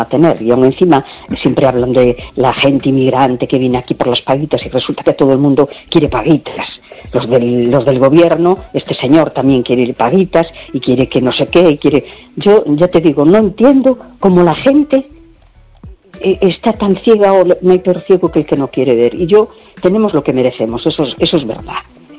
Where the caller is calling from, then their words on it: A Coruña, Galicia, Spain; de La Coruña.